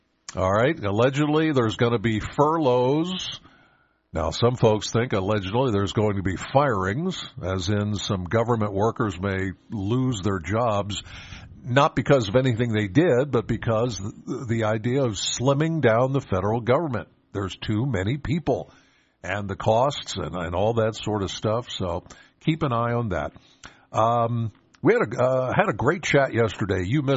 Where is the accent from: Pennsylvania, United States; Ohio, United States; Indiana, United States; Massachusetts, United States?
Pennsylvania, United States; Penns Valley; I'm from Penns Valley. He was closer out my way.